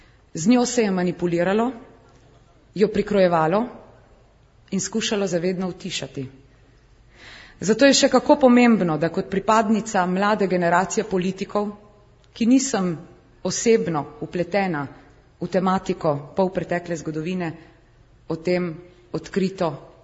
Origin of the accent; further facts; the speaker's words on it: Littoral, Slovenia; Sama prihajam iz Primorske